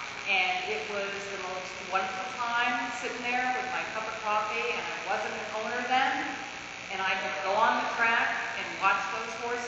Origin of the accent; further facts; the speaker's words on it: Massachusetts, United States; I have a house here now, I'm from Massachusetts